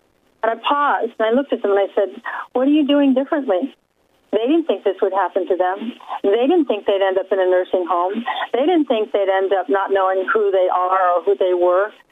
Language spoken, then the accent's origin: English; Ireland; So, I'm Irish. We either drink or write. I do both.